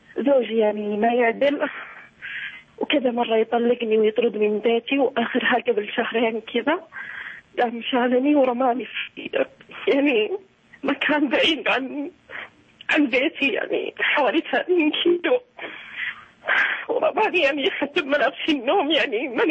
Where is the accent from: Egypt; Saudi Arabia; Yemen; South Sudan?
Saudi Arabia; Taif, Makkah Province; انا من الطائف.